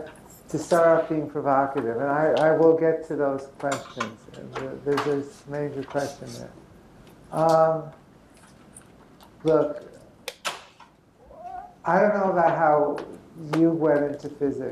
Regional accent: Cincinnati, Ohio, United States; also born or lived in New York; I grew up in the United States. I'm from New York. I grew up in Cincinnati. I was a teenager in Cincinnati.

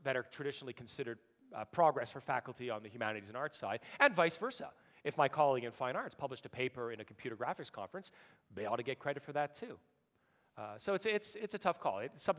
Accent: Montreal, Quebec, Canada; You know, I grew up in Montreal.

